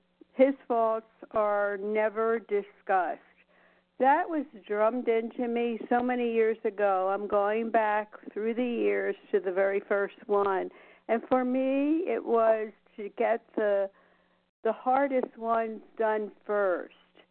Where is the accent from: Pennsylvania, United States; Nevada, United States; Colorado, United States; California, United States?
Nevada, United States; Las Vegas; from Las Vegas.